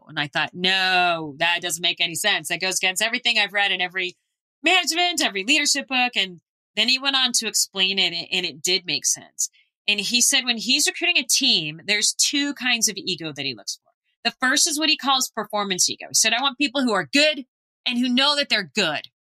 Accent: Phoenix, Arizona, United States; I grew up in Phoenix and I never got to do that.

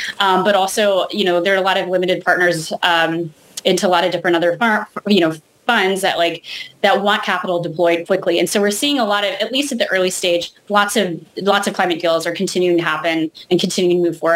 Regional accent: California, United States; I grew up in California, and you know, it's important to note that wildfire is actually a very natural and normal part of the California ecosystem.

